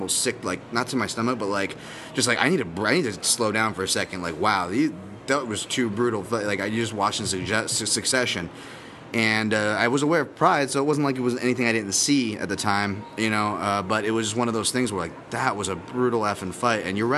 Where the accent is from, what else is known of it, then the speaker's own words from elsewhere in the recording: Hawaii, United States; despite being Hawaiian, I did not see this Icon show live.